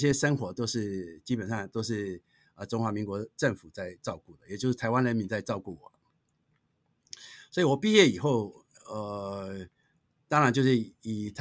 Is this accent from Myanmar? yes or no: yes; Myanmar; now in Taiwan; 那我是从这个缅甸来到台湾，那是在1966年，就是缅甸是一个本来是一个很富庶的国家了，但是到后来这个经过几个政治运动啊、排华运动啊，对，所以我父亲当时就把我送回台湾。